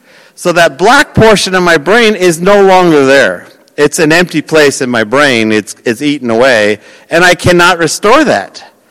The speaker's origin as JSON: {"language": "English", "region": "New York", "country": "United States", "said": "which I'm a New Yorker, I'm going to push."}